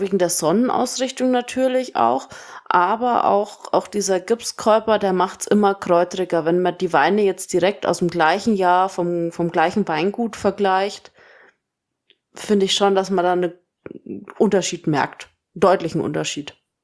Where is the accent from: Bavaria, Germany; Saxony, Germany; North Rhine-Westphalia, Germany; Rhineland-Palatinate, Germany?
Bavaria, Germany; Würzburg; Würzburg, wo ich aufgewachsen bin